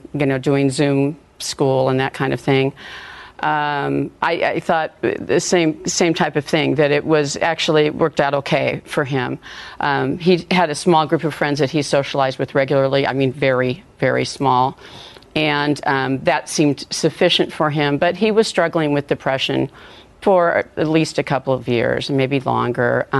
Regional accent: California, United States; now in Chattanooga, United States; We're from California, and when we came back to the U.S., we decided to move to Chattanooga because we had some family members there.

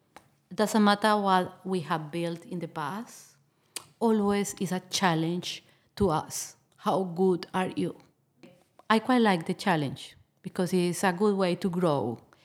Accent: Colombia; English is a second language; It's too much when people target you because you are the Colombians in the town

